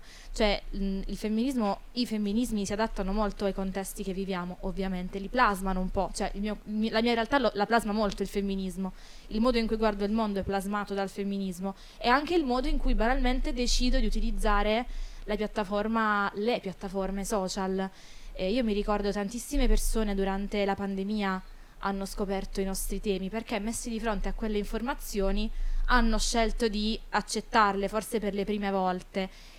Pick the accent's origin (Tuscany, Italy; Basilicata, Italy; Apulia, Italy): Basilicata, Italy; Matera; moved away as an adult; io sono di Matera, vengo dal profondo sud, e quando io vivevo ancora a Matera, prima di trasferirmi per l'università